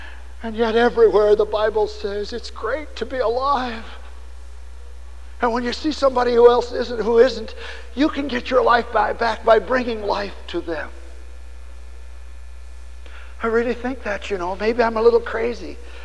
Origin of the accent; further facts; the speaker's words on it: Nebraska, United States; I grew up in Nebraska, where we were so scared of orgies, we never learned how to celebrate.